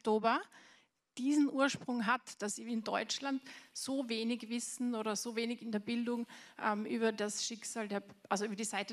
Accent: Austria; ich bin in Österreich zur Schule gegangen

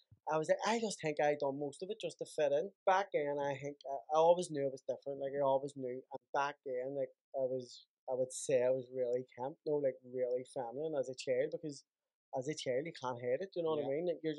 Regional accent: Belfast, Northern Ireland, United Kingdom; I grew up down the Lower Falls, but my family's off in Divis. My granny and all lived in Divis. My daddy was born in Divis

